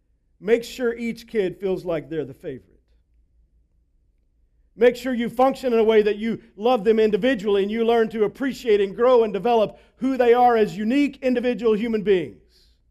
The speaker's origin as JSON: {"language": "English", "region": "Texas", "country": "United States", "tie": "born or raised there", "said": "When I was a kid growing up in Texas, I had two younger brothers."}